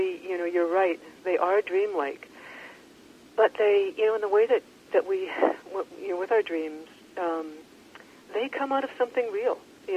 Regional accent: North Vancouver, British Columbia, Canada; I grew up in North Vancouver. Uh-huh. It's just mom and I.

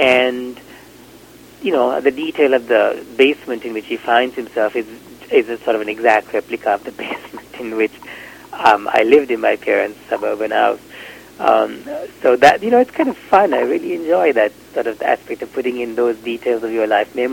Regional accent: Sri Lanka; I grew up in Sri Lanka is a Buddhist country

